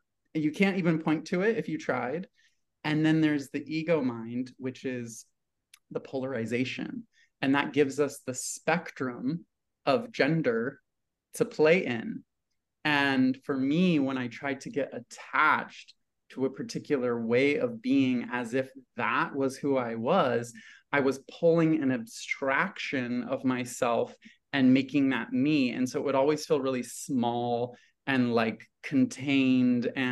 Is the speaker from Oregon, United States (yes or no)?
yes; Oregon, United States; And I grew up in Oregon, graduated high school in 2009.